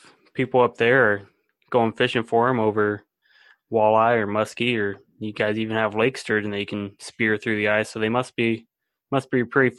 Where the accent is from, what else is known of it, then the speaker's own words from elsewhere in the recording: Iowa, United States; I grew up in Iowa, and I'm working in Kansas now